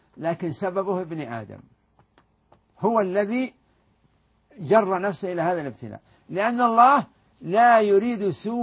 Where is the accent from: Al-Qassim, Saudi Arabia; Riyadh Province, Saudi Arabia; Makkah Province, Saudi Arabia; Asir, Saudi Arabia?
Riyadh Province, Saudi Arabia; Al Majmaah; يعني واحد رايح من الرياض للمجمع ديرتنا